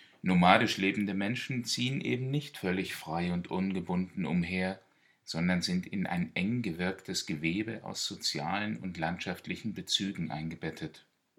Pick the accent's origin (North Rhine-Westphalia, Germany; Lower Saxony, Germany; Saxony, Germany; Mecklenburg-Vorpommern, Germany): Mecklenburg-Vorpommern, Germany; Klein-Jasedow; zwischen meinem Heimatort Klein-Jasedow in Ostvorpommern und dem Wohnort meiner Liebsten in Ostbrandenburg